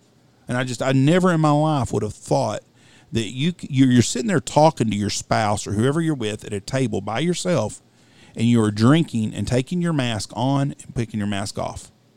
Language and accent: English; Texas, United States; I said, well, I'm from Texas. We don't wear a mask all the time.